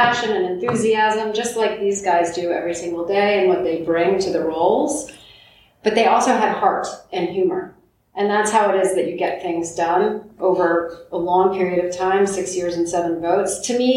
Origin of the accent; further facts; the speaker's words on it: United States; And so I think as an American, regardless of where we are, what we